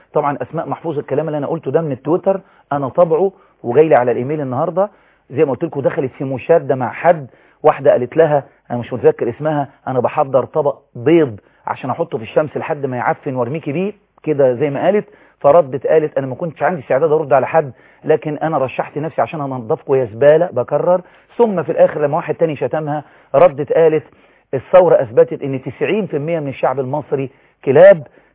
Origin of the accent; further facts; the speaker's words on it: Egypt; حقنا كمصريين